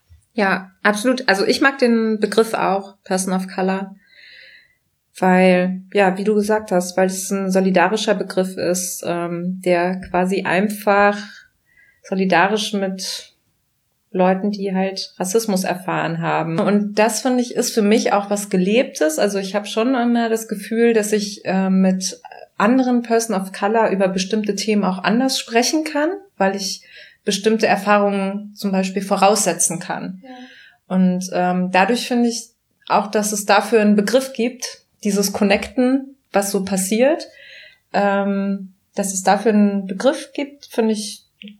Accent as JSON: {"language": "German", "country": "Germany", "said": "ich kann mich jetzt in einer Diskussion hier hinstellen und sagen, ich bin Deutsche."}